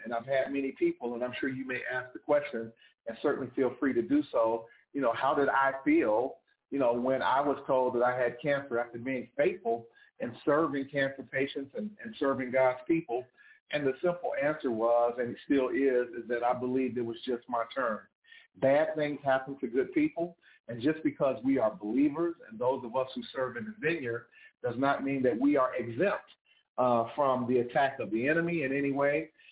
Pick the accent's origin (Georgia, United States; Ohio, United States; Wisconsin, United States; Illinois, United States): Illinois, United States; Chicago; now in South Florida, United States; I'm from Chicago, born and raised in Chicago, but live in South Florida.